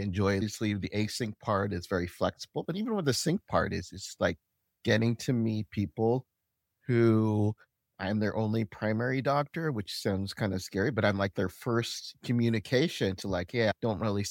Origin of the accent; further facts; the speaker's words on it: Sacramento, California, United States; now in San Diego, United States; I live here in San Diego. I grew up in Sacramento, by the way, Phoebe.